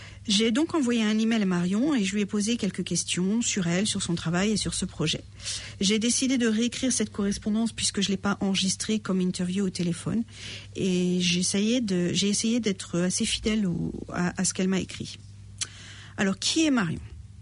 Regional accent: Nantes, Pays de la Loire, France; je suis aussi de Nantes.

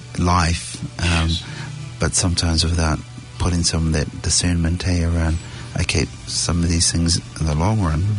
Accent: New Zealand; also born or lived in Samoa; I was born in Samoa, so I guess I'm considered first, but brought up in New Zealand, so kind of the second generation children of the migration.

